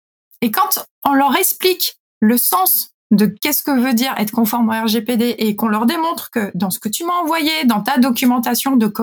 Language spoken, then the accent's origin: French; France; On est mauvais en anglais, nous. C'est pas de notre faute. On est des Français.